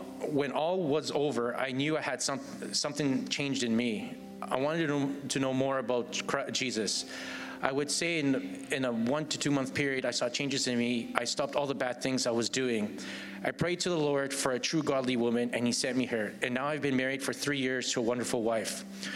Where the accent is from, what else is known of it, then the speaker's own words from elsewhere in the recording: Toronto, Ontario, Canada; born and raised in Toronto.